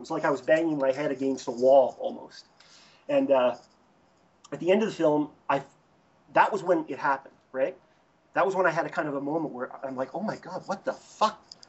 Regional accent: Edmonton, Alberta, Canada; I'm from Edmonton, Alberta, originally, and it's the birthplace of Marshall McLuhan, I might add.

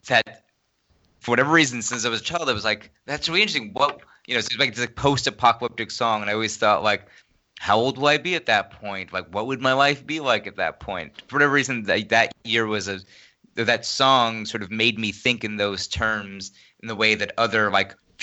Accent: New York, United States; you know, I grew up in New York.

